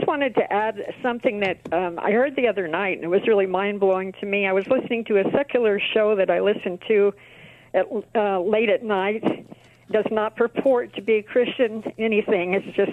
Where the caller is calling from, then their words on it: Yermo, California, United States; Yermo, California, which is near Barstow.